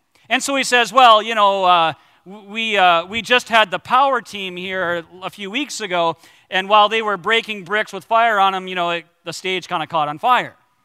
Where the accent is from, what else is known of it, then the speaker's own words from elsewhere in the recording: Sioux Falls, South Dakota, United States; the power team came to my hometown, Sioux Falls